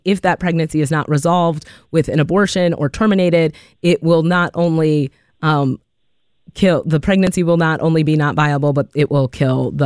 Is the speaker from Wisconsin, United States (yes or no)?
yes; Madison, Wisconsin, United States; I grew up in Madison. I'm a person who identifies as Black.